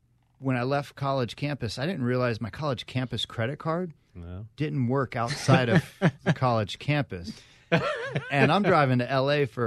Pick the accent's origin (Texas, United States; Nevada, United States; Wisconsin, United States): Nevada, United States; Las Vegas; You have your local track, where I grew up in Las Vegas